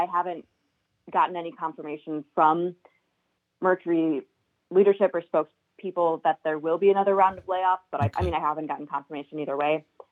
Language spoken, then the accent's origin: English; Chicago, Illinois, United States; now in Fond du Lac, United States; No, yeah, I'm not from Fond du Lac. I'm actually from Chicago area. I decided to live in Fond du Lac when I was, you know, applying for this job.